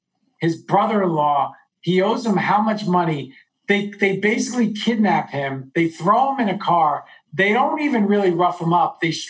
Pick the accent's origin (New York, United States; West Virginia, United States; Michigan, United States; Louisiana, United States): New York, United States; I grew up on Long Island. I grew up, you know, I had Jewish friends.